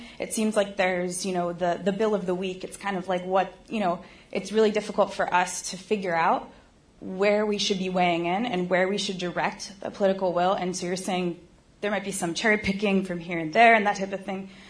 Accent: Durham, North Carolina, United States; from Durham, North Carolina.

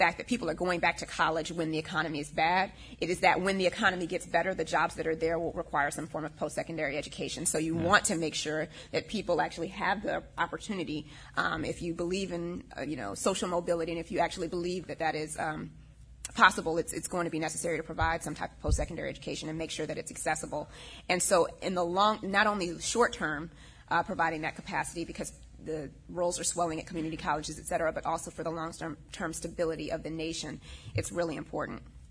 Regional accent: Atlanta, Georgia, United States; But we're Georgia, and I'm from Atlanta originally.

